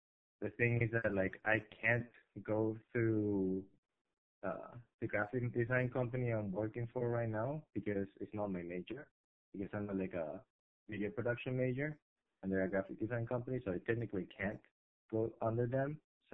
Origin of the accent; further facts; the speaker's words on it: Lima, Peru; English is a second language; moved away as an adult; I'm from Peru, so I was born in Lima, but all of my grandparents are Japanese.